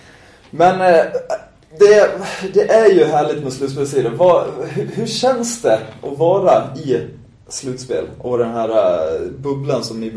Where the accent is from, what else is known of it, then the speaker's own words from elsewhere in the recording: Falun, Dalarna County, Sweden; Vi stack till min hemby. Världens konstigaste stad, Falun.